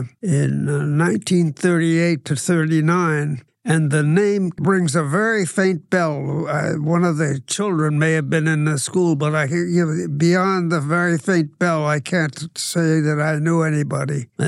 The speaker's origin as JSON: {"language": "English", "town": "Manila", "region": "Metro Manila", "country": "Philippines", "tie": "born there", "said": "Yes, I was born in Manila."}